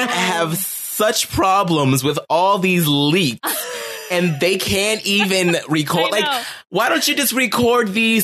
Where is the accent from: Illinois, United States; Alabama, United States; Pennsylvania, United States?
Pennsylvania, United States; Pittsburgh; but I'm from Pittsburgh.